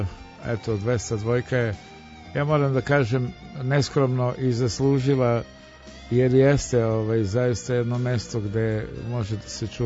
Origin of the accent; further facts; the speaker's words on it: Kragujevac, Šumadija, Serbia; born there; now in Belgrade, Serbia; Moj rodni grad. Na Lepenici.